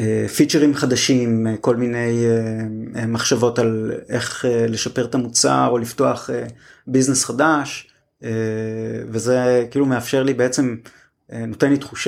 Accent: Neve Or, Northern District, Israel; גרתי בקיבוץ נווה, גדלתי בקיבוץ נווה אור

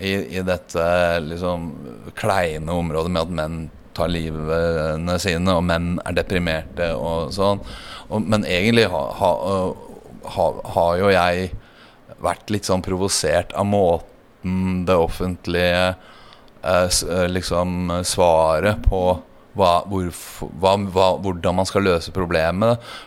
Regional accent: Northern Norway, Norway; Jeg vokste jo opp i Nord-Norge da, i 1978, på bursdagen min, jeg fylte 6 år. Familien, min far fra Lofoten, min mor fra Kristiansund, de var lærere.

